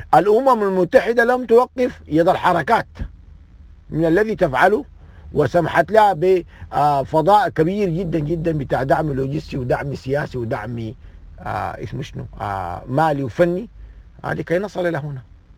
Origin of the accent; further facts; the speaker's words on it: Sudan; انا عندي كل الادوات كسوداني، كدولة سودانية